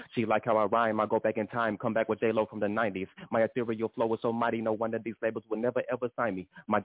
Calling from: Tulsa, Oklahoma, United States; also born or lived in Houston; I'm calling from Tulsa, Oklahoma. I'm also repping at Houston, too. Consider myself an Oklahoma Texan.

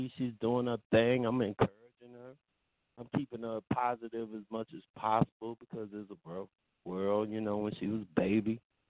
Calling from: Indianapolis, Indiana, United States; Calling from Indianapolis.

